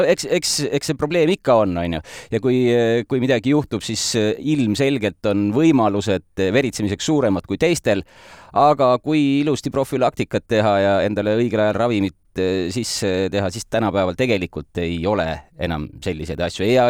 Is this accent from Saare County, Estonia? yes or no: no; Tartu, Tartu County, Estonia; born there; Sündisin Tartus